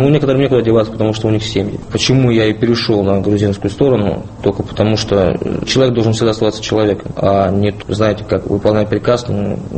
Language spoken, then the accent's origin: Russian; Murmansk, Murmansk Oblast, Russia; also born or lived in Ukraine; Родился я на Украине в 84 году, в России с 86 года, то есть тогда в СССР еще. Школу я заканчивал в Мурманске.